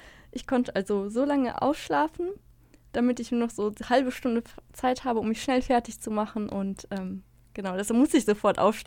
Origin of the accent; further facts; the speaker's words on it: Wuppertal, North Rhine-Westphalia, Germany; born there; Also ich bin in Wuppertal geboren, also Regen mag ich auch sehr gern.